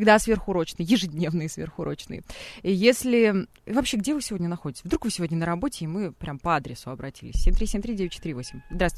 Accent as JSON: {"language": "Russian", "country": "Belarus", "said": "я еврейка, Короза татарин, как вы предположили, хотя мы оба из Беларуси"}